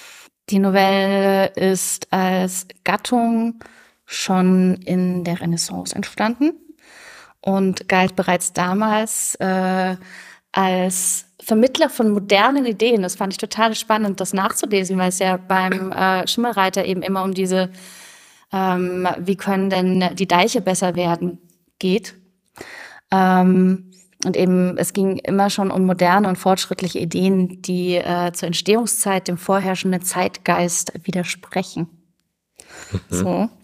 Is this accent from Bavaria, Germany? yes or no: yes; Nuremberg, Bavaria, Germany; born there; schon eine sehr fremde Welt für mich als gebürtige Nürnbergerin.